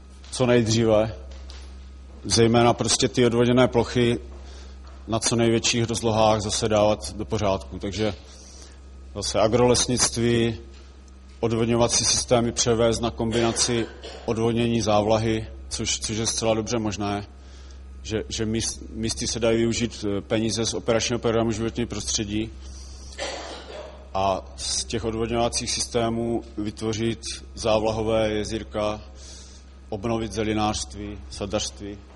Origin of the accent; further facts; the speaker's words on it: Olomouc Region, Czechia; now in Carpathians; Tady já jsem z Hané, kde v podstatě se nám nedaří nic revitalizovat díky legislativě a přístupu vodoprávních úřadů, tak jsem se odstěhoval do hor, do těch Karpat